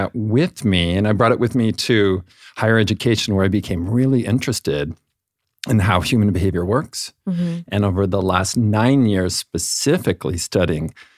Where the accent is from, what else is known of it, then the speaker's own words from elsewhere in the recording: Fresno, California, United States; I was raised in Fresno, California, the most glamorous part of California, in a Mormon family.